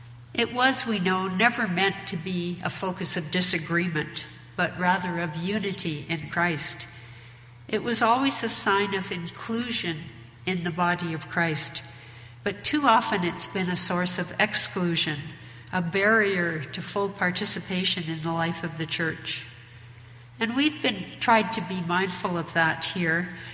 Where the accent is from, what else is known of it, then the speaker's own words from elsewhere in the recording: Wetaskiwin, Alberta, Canada; also born or lived in Nanton; I was presented for baptism as an infant in the Little United Church in Nanton, Alberta, by my parents. And I grew up in the United Church in Wetaskiwin